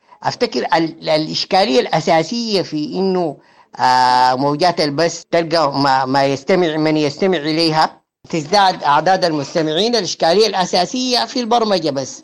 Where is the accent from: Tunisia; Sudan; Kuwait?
Sudan